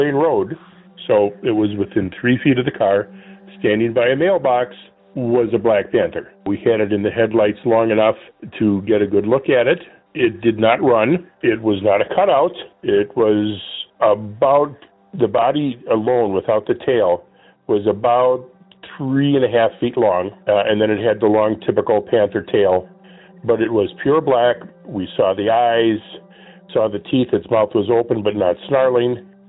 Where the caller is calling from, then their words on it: Minnesota, United States; I'm calling from Minnesota.